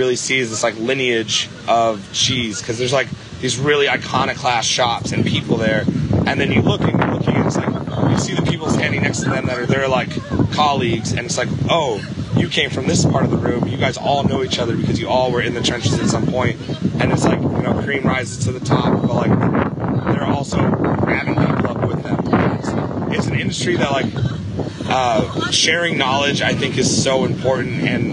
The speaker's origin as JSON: {"language": "English", "region": "Midwest", "country": "United States", "said": "I'm from the Midwest. retail spaces are a little bigger."}